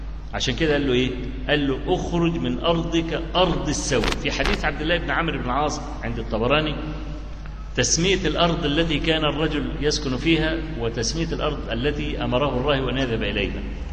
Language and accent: Arabic; Egypt; لطوخ دي جمع لطخ يعني عندنا في مصر